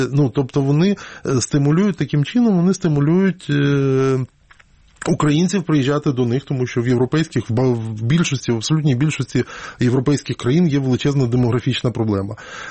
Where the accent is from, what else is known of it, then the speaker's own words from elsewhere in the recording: Lviv, Lviv Oblast, Ukraine; Якщо, знову ж таки, я нагадаю, я львів'янин, мені простіше оцінювати ситуацію